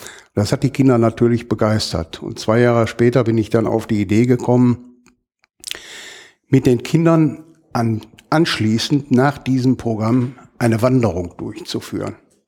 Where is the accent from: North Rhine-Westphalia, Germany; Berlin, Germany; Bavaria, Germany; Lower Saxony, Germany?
North Rhine-Westphalia, Germany; Gladbeck; ich bin Gladbecker, die bei uns zu Hause in Gladbeck zu finden und anzutreffen ist